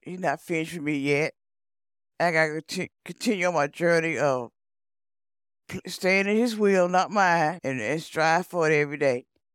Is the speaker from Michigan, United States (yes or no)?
no; Hawkinsville, Georgia, United States; also born or lived in Columbus; I was born here in Columbus, but I was adopted after my mom died in 1972. So we moved to a little small town called Hawkinsville, Georgia. And I stayed there till I got 17 years old and moved back to Columbus.